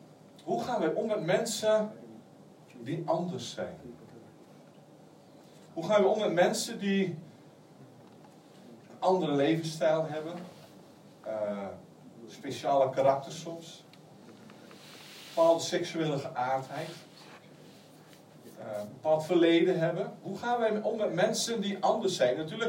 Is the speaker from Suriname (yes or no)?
no; Delfzijl, Groningen, Netherlands; now in Genk, Belgium; Ik kom van Genk. Oorspronkelijk kom ik van Delfzijl, Groningen. Dus dat is aan de andere kant. En bijna 30 jaar geleden heeft de Heer ons geroepen om naar België te gaan